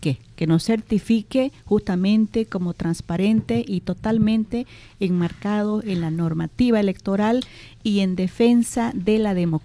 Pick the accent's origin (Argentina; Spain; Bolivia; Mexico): Bolivia; Santa Cruz; nosotros como cruceños tenemos otra idiosincrasia, otra forma de trabajo